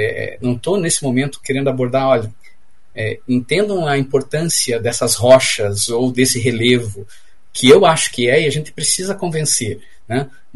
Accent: Curitiba, Paraná, Brazil; Eu sou curitibano, né, cresci na Barreirinha, vizinho de um grande Tamandaré

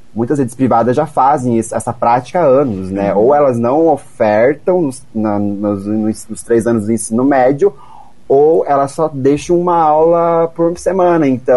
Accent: Rio Negrinho, Santa Catarina, Brazil; also born or lived in Curitiba; Eu sou de Rio Negrinho, Santa Catarina. Planalto Norte, fica 3 horas de Curitiba. Eu fui para Curitiba

